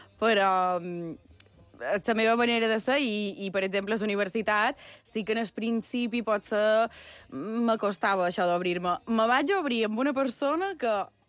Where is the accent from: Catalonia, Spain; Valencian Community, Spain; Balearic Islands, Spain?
Balearic Islands, Spain; Sencelles; now in Palma, Spain; Jo vaig néixer a Sencelles, he viscut pràcticament tota la meva vida a Sencelles, visc a Palma des de fa un poc més de 4 anys, per comoditat i perquè també m'agrada la vida a ciutat.